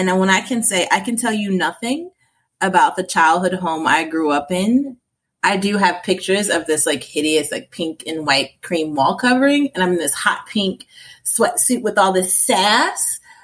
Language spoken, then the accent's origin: English; Portsmouth, Virginia, United States; So I grew up in Portsmouth, Virginia.